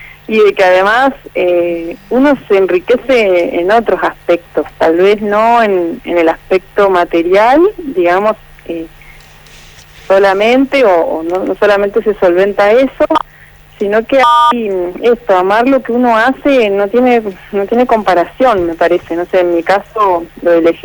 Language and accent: Spanish; Paraná, Entre Ríos, Argentina; born there; yo nací en Paraná